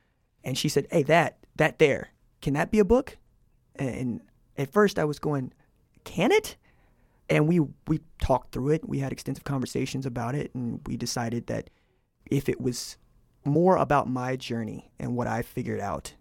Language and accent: English; Hattiesburg, Mississippi, United States; But Confederate flags, I grew up with those in Hattiesburg.